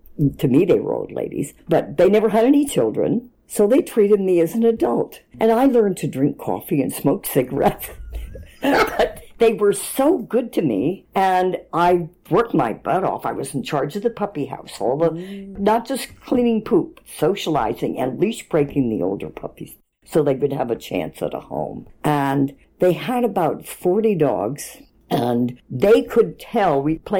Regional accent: New Jersey, United States; also born or lived in Philadelphia, United States; I was born in Philly, but my parents lived in Princeton, and then we moved to Maplewood, and then we moved to Short Hills.

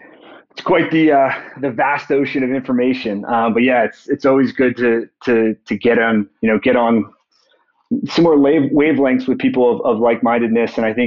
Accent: Philadelphia, Pennsylvania, United States; then relocated back east, where I'm from Philadelphia originally.

